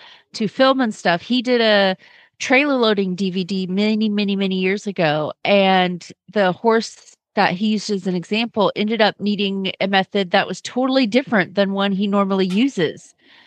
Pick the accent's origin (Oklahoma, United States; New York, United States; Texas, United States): Texas, United States; Kemp; from Kemp, Texas